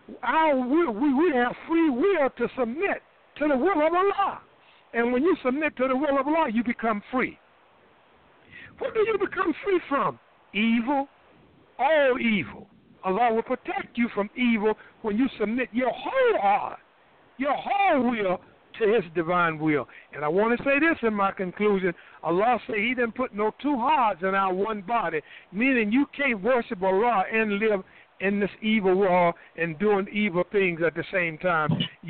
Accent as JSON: {"language": "English", "country": "United States", "tie": "born there", "said": "and we are, our language is English anyway. We was born here in America."}